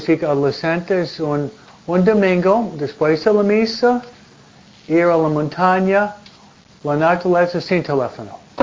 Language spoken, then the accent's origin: Spanish; New England, United States; now in California, United States; De donde vengo yo en octubre, noviembre, no existe en California aquí, pero hay follaje donde una hoja en el árbol, cinco colores. No hay mentiras. En Nueva Inglaterra, no.